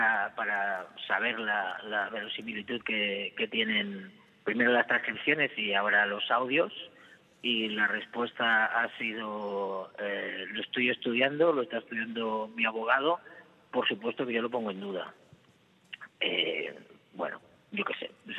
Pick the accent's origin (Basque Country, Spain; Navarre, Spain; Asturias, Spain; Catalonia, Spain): Catalonia, Spain; Entonces yo como catalán, como español, me sentí muy muy agradecido por lograr ese pacto